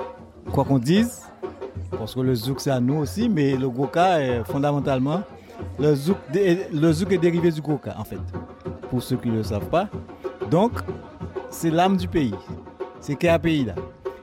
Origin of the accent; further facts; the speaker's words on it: Guadeloupe, France; en tant que musicien, en tant que Guadeloupéen, c'est l'âme du pays.